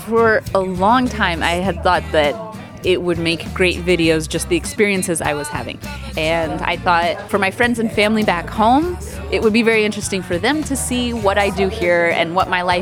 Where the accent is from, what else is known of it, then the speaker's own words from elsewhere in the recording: California, United States; moved away as an adult; now in Ljubljana, Slovenia; I am an American from California, and I am here in Slovenia because my husband is Slovenian, and I have been living here since 2011.